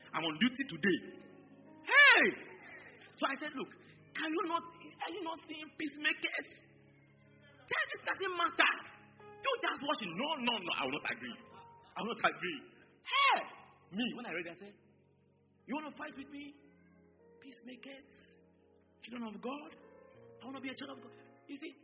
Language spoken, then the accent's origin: English; Kumasi, Ashanti, Ghana; Me, I came from Kumasi, but you can't go anywhere.